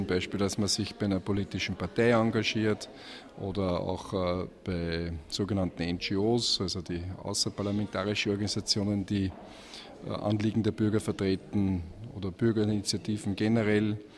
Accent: Ried im Innkreis, Upper Austria, Austria; Ich komme aus Oberösterreich, aus Ried im Innkreis. Bin verheiratet, habe 3 Kinder.

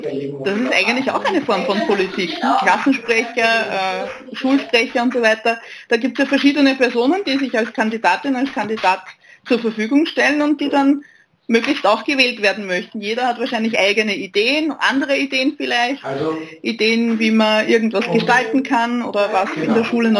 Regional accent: Lower Austria, Austria; mein Bundesland, aus dem ich komme. Ich komme aus Niederösterreich.

